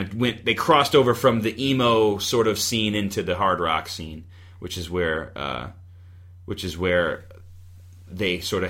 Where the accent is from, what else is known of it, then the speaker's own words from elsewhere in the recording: Ironton, Missouri, United States; now in St. Louis, United States; But I grew up in Ironton, Missouri.